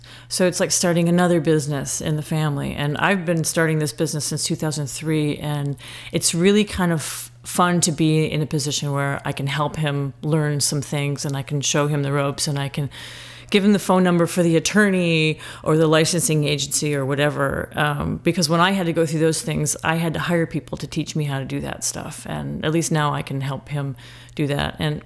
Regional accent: Menomonee Falls, Wisconsin, United States; Because, I'm from the Milwaukee area. I grew up in Menominee Falls.

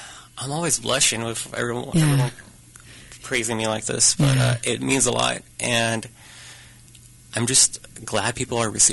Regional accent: California, United States; I'm from the Central Valley, just where a lot of people that pick fruit, letters, yeah. Like agricultural, yeah.

